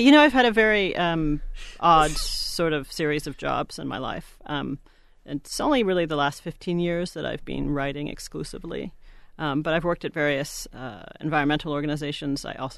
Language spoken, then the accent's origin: English; Toronto, Ontario, Canada; also born or lived in Boston; now in Tucson, United States; I grew up in Toronto for the most part, though I'm not Canadian, but I was born in Boston, and my father got a job up there. And so, I spent from when I was about 2 till I went to college in Canada.